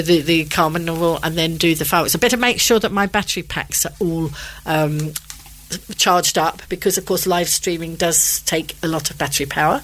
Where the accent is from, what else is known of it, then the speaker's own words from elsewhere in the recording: London, United Kingdom; moved away as an adult; now in Isle of Wight, United Kingdom; I wasn't born and bred on the island. I grew up in London and came to the island when I was 50.